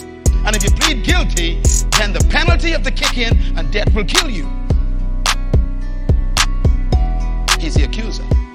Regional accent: Baytown, Texas, United States; but I was brought up in Baytown. We used to plead the blood.

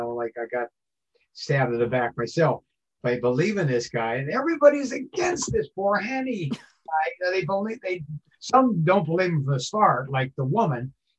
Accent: Ireland; I know because I'm Irish.

